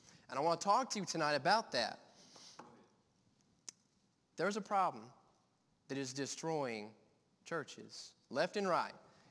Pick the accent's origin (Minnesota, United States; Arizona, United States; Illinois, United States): Arizona, United States; Apache Junction; I am about 2,100 miles away from my home. I am from Apache Junction, Arizona. Long way. Long drive.